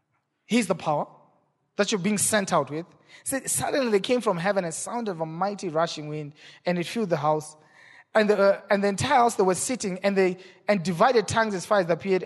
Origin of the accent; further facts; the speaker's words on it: Kisumu, Kisumu County, Kenya; English is a second language; Like, no, you know, we are all here from Kisumu.